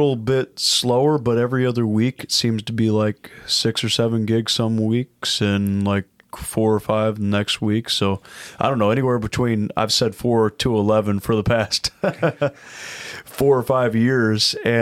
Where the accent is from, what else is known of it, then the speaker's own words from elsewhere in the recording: Piasa, Illinois, United States; now in St. Charles, United States; So I lived in Medora for some years, and I grew up over there on Prairie Dell Road and off of 111 and 16.